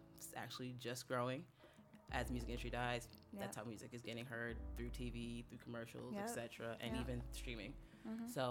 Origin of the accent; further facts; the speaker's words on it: Midwest, United States; now in Chicago, United States; I'm an attorney in Chicago, born and raised in the Midwest, went to University of Illinois undergrad